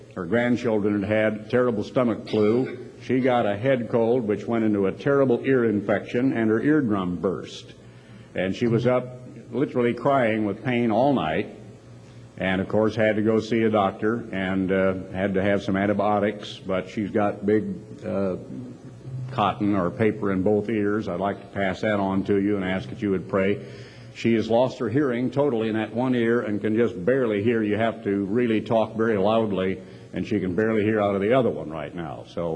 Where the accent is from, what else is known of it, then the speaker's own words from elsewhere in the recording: United States; because I'm an American, and because I know what is out there in the world